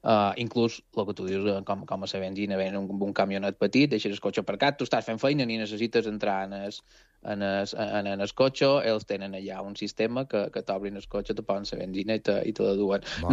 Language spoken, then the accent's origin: Catalan; Campos, Balearic Islands, Spain; com tu has dit, nosaltres som de Campos.